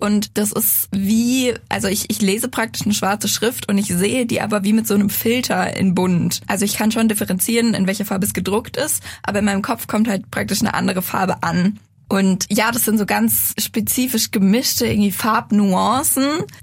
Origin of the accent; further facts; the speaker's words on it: Munich, Bavaria, Germany; mir geht's gut. Ich komme aus München, ich bin 24 Jahre alt und ich studiere hier in München an der LMU Soziologie im Master gerade.